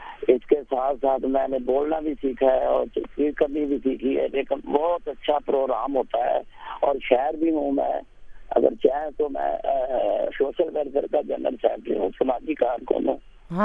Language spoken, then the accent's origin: Urdu; Pakistan; first language Punjabi; Urdu is a second language; سندھی میں بھی ہے میرا, سرحدی میں بھی پنجابی, میری مادری زبان تو پنجابی ہے.